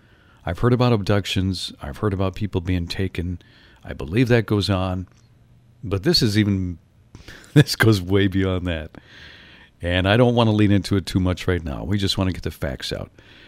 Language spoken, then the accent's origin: English; Norway, Michigan, United States; I grew up in Norway, Michigan. I live now in a place not far from Escanaba out in the country.